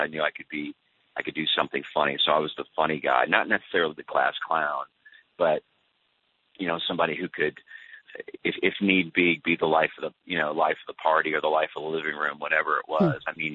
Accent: St. Louis, Missouri, United States; I mean, I'm from St. Louis. I'm from, you know, the Ferguson, you know, around the Ferguson area.

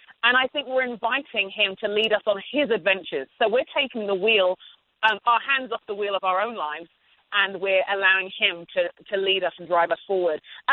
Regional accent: London, United Kingdom; well, I'm a Nigerian and I'm a Brit. My parents are Nigerian and they moved to England in the 1960s. So I grew up in London.

